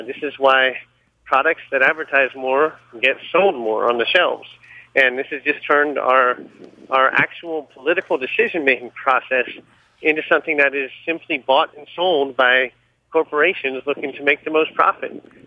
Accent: Washington, District of Columbia, United States; I grew up in Washington, D.C., so I was always very informed of the issues.

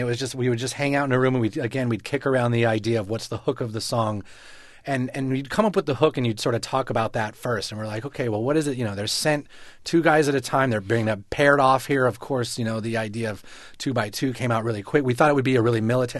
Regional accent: Colorado, United States; Yeah, we grew up in Colorado, so we were around a lot of Mormons, we went to school with Mormons and things like that.

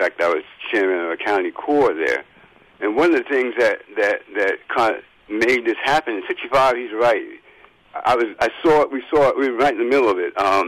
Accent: New York, United States; also born or lived in New Jersey; now in Dallas, United States; I'm living in Dallas now, but I grew up in New York and in New Jersey

